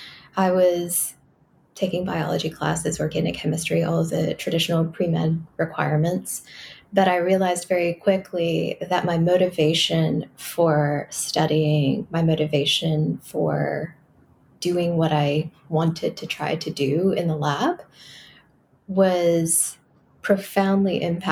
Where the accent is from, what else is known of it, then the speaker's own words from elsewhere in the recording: Carrollton, Texas, United States; also born or lived in Dallas; Yeah, I grew up in Northeast Texas, born in Dallas, grew up in a suburb of Dallas called Carrollton, went to a large public 5A high school, very sort of Texas suburban upbringing.